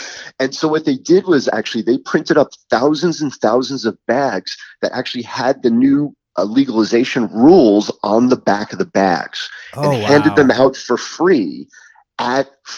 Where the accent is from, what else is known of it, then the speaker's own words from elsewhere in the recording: New York, United States; also born or lived in Florida; I was from New York originally, and we really wanted to get back to the Northeast